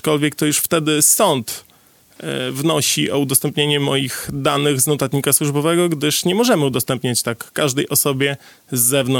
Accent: Podlaskie Voivodeship, Poland; pochodzę również nieopodal z małej miejscowości, aczkolwiek jest to inna gmina, już inny powiat, aczkolwiek niedaleko, także tereny są mi znane od dziecka

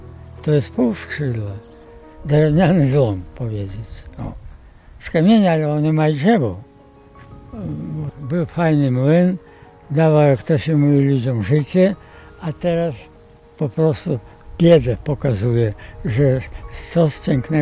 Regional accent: Dąbrowa Białostocka, Podlaskie Voivodeship, Poland; also born or lived in Jesionówka; No ja urodziłem się we wsi Jesionówka … matki Emilii. Do szkoły poszedłem podstawowej tu w Dąbrowie.

